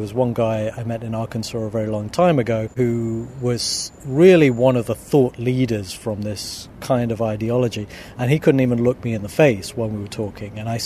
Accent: United Kingdom; I wonder if they see me as different because I'm British

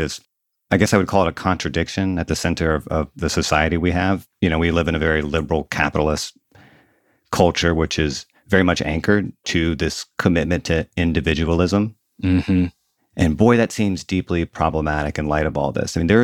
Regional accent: the South, United States; And I grew up in the South. I've been through several hurricanes, and that has been my experience as well.

